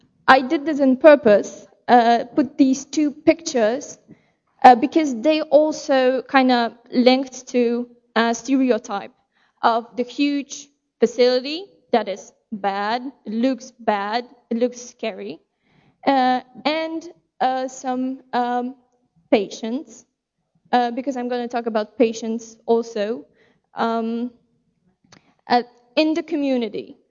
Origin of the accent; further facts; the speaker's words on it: Poland; English is a second language; The first reason is that I'm from Poland, and that's what we are taught usually to do.